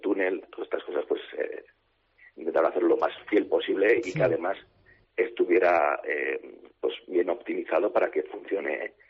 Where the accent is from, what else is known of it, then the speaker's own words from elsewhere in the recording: Zaragoza, Aragon, Spain; yo que soy de Zaragoza y tengo apartamento en Canfranc desde hace pues 30 años